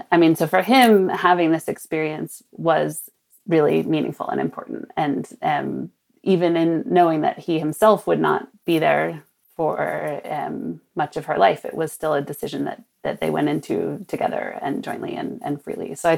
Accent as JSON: {"language": "English", "town": "Sonoma", "region": "California", "country": "United States", "tie": "born or raised there", "said": "during one of the catastrophic fires in my hometown of Sonoma, north of San Francisco"}